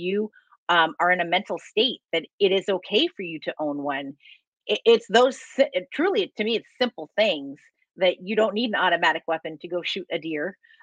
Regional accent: Paradise, California, United States; Paradise. So yeah, that would be another one with the campfire. I lost my childhood home where my mom was still living, and she has rebuilt.

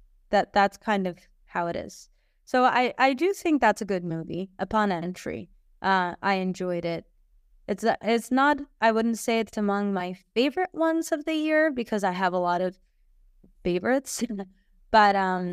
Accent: Barcelona, Catalonia, Spain; no, I'm from Barcelona

